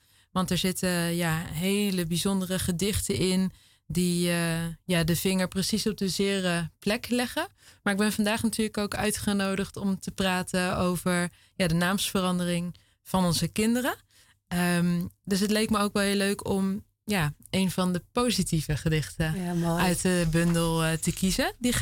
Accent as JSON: {"language": "Dutch", "town": "Veenendaal", "region": "Utrecht", "country": "Netherlands", "said": "ik kom uit Veenendaal."}